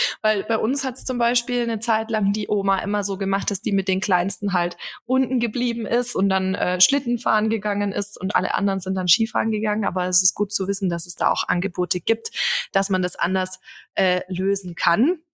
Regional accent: Bavaria, Germany; born there; ich komme gebürtig aus dem Allgäu. Das heißt, Schnee ist mir jetzt auch nicht ganz fremd.

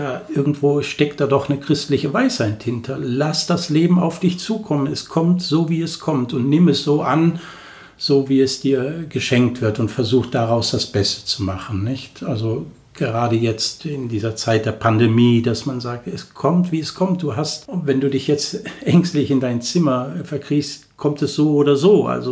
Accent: Cologne, North Rhine-Westphalia, Germany; ich bin 56 Jahre alt, gebürtig aus Köln, also ich bin eine echte Kölsche, mit echt kölnisch Wasser getauft. Aus einer Familie mit 7 Kindern bin ich der Letzte und ich bin in Köln groß geworden.

